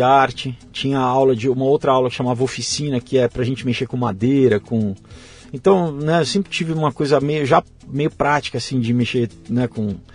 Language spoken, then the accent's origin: Portuguese; São Paulo, Brazil; quando eu nasci, a gente morava em Higienópolis, depois fomos migrando para a Zona Sul.